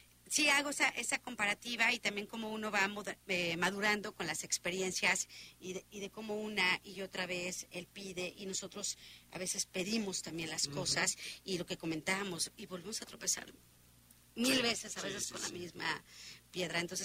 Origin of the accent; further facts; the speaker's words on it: Puerto Vallarta, Jalisco, Mexico; y yo que soy de Vallarta, a veces ya tengo que salirme